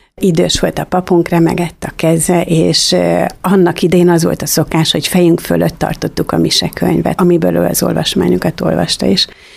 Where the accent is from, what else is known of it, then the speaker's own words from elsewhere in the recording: Kecel, Bács-Kiskun, Hungary; Én Kecelen születtem, és Kecelen is lakunk. 6 vagyunk testvérek, lányok